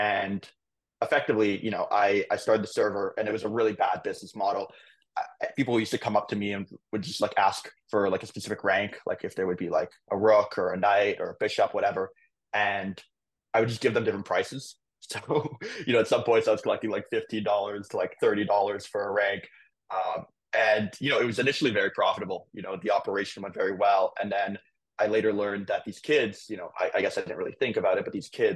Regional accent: Toronto, Ontario, Canada; So, I grew up in Toronto, Canada. My mom was Israeli and my dad was Canadian.

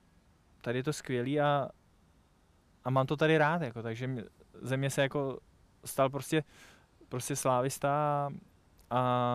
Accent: Prague, Czechia; Je to tak, já jsem se narodil v Praze, jsem na to hrdý

